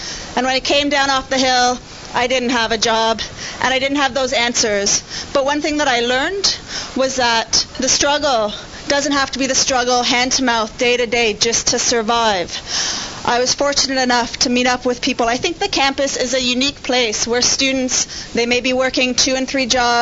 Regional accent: Guelph, Ontario, Canada; Because I grew up in Guelph

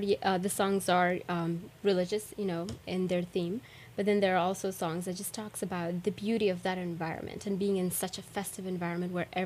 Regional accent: Afghanistan; I grew up in Afghanistan, and there during the Eid day, no, the kids are never home.

